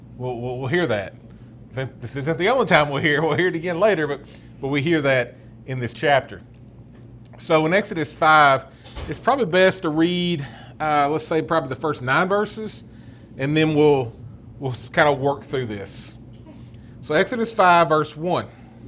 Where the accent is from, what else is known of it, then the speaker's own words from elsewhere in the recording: Tennessee, United States; And Lord, we are from Tennessee, so we know that we will probably snap back and see some more cold weather.